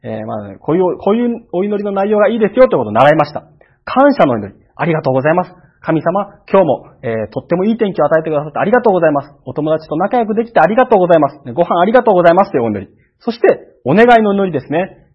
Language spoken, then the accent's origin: Japanese; Kagoshima, Japan; born there; 鹿児島県で生まれたのはいいんです。